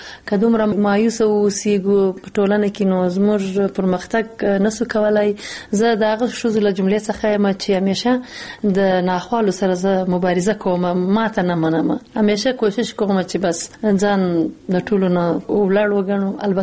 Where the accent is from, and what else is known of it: Afghanistan